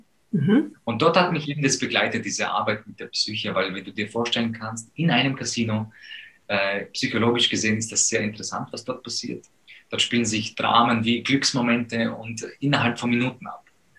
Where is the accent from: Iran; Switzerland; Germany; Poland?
Poland; wir sind aufgewachsen in Polen